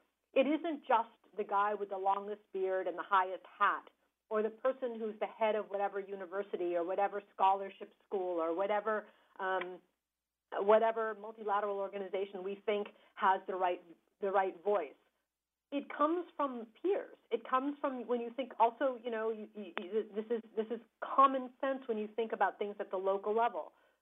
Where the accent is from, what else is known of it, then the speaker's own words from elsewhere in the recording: United States; I'm coming to this as an American who had the honor of serving my country for more than a decade on these issues